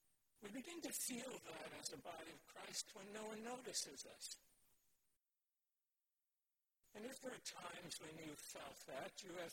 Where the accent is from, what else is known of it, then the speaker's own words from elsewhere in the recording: Brooklyn, New York, United States; I grew up in New York City, Brooklyn. I took the subways to work